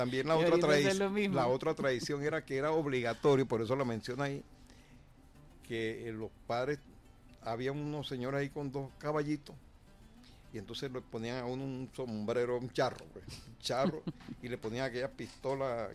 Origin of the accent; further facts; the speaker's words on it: Valle de San Juan, Nueva Esparta, Venezuela; Valle de San Juan, que es prácticamente el ícono del pueblo mío, del Valle de San Juan, municipio Díaz